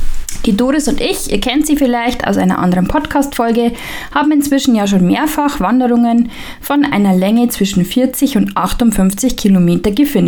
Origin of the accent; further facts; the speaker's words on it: Sulzbach-Rosenberg, Bavaria, Germany; Man startet in Sulzbach-Rosenberg in meiner Heimatstadt